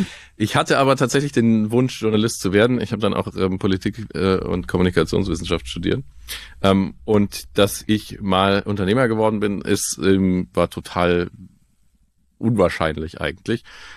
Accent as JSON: {"language": "German", "region": "Baden-Württemberg", "country": "Germany", "tie": "born or raised there", "said": "Ich bin auch meine Kindheit im Schwarzwald verbracht, in the middle of nowhere."}